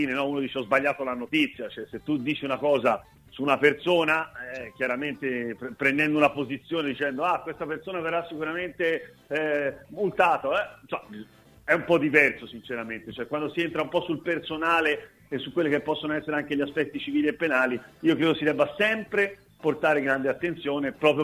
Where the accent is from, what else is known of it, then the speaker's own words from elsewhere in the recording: Florence, Tuscany, Italy; born there; sono nato a Firenze